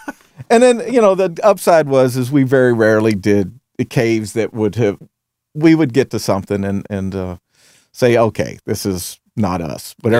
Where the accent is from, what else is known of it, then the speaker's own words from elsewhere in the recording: Kentucky, United States; I'm from Kentucky, so holes are everywhere.